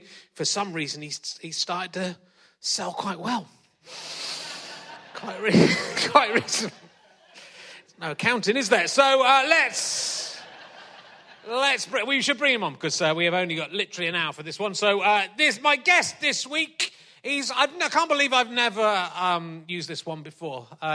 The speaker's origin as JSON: {"language": "English", "town": "Cheddar", "region": "South West England", "country": "United Kingdom", "also_born_or_lived": "Loughborough", "said": "I'm from Cheddar as well"}